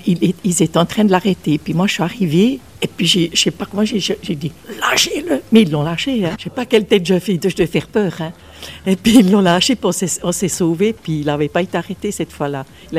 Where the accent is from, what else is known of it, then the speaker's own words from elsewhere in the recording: Jura, Switzerland; Alors moi, je suis fière du Jura.